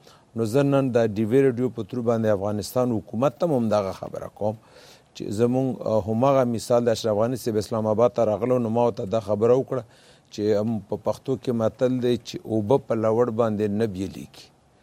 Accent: Pakistan; now in Washington, United States; زه خو په دې باندې فخر کوم ځکه چې زه پاکستانی یم

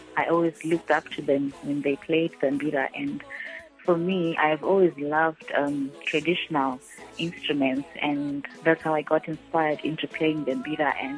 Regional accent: Harare, Zimbabwe; I'm a mother, I'm a wife, and I'm 28 years old. I was born in Harare, and I come from Zimba.

